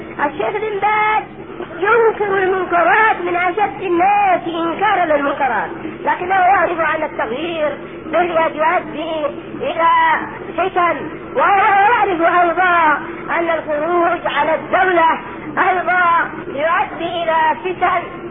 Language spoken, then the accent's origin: Arabic; Yemen; نعم عندنا في اليمن